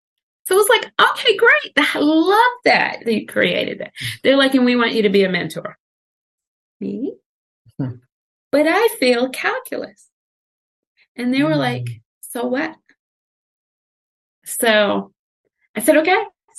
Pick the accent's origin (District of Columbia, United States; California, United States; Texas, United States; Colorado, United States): District of Columbia, United States; Washington; So I was very fortunate because I grew up in Washington, D.C.